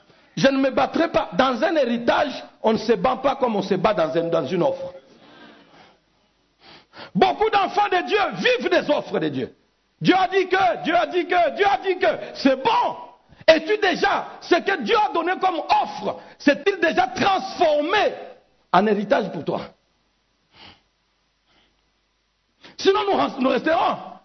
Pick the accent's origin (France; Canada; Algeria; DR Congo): DR Congo; Congo est grand, Congo est riche. Je suis Congolais, donc je suis riche.